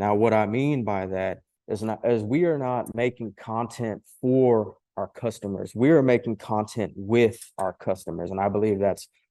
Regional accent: Taylor, Texas, United States; So this is a family legacy. My grandparents, we're all from Taylor, Texas, right?

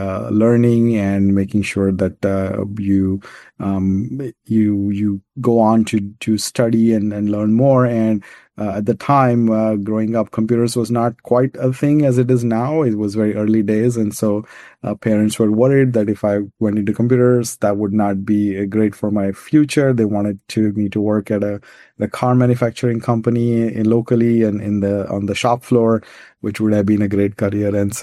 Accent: Pune, Maharashtra, India; born there; I think I was born in India in Pune, and a family that was extremely focused on education.

